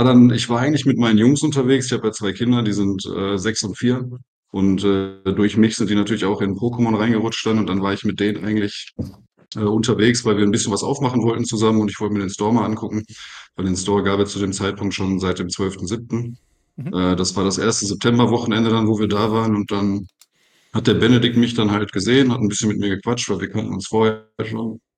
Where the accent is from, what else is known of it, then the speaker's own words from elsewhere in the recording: Duisburg, North Rhine-Westphalia, Germany; ich komme aus Duisburg